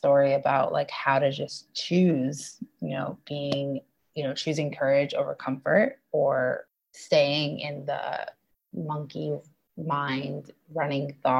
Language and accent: English; New York City, New York, United States; moved away as an adult; now in Indonesia; You know, I lived in New York City for my whole life, or I grew up in New York my whole life. And now I'm living in Bali